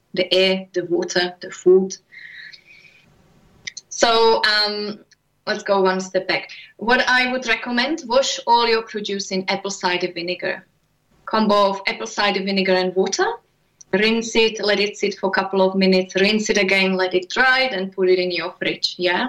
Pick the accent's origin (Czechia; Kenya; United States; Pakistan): Czechia; English is a second language; I grew up in the Czech Republic in a little village.